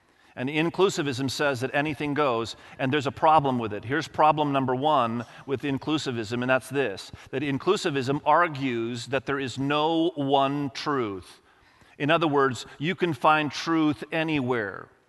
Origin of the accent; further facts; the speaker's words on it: Indonesia; moved away as an adult; I grew up in Indonesia until I was almost 20 years of age, even though my parents were with me. I mean, there were Muslims all around me and there were some Christians all around us.